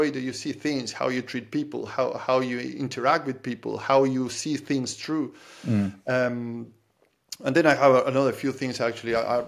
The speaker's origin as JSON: {"language": "English", "country": "Argentina", "second_language": "English", "moved": "yes", "lives_now": "Ireland", "said": "I'm from Argentina. I live in Ireland 18 years"}